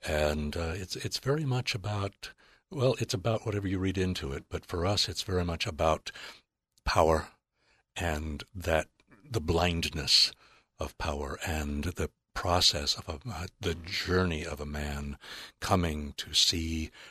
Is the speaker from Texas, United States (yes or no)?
no; Denver, Colorado, United States; born there; I was born in Denver, but that's not exactly.